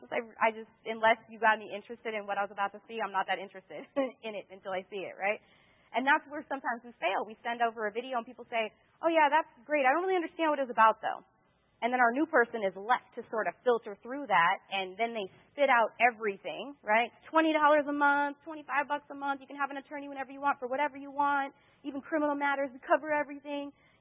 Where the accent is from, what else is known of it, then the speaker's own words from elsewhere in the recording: Oregon, United States; also born or lived in California; But for me, when I got started, I was from Oregon, and I lived in California.